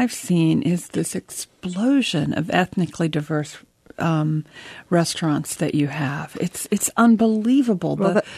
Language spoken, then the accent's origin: English; Columbus, Ohio, United States; My hometown of Columbus, Ohio, Charlotte.